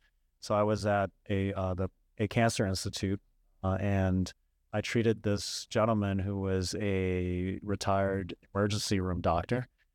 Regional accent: Cleveland, Ohio, United States; Yeah, so I grew up in Cleveland, Ohio, and as most people who live in Cleveland, Ohio know, we don't tend to stick around there.

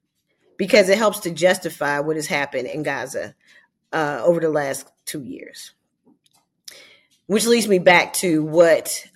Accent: United States; I'm an American, many, many, many, many generations. In fact, my family can't find when we weren't here.

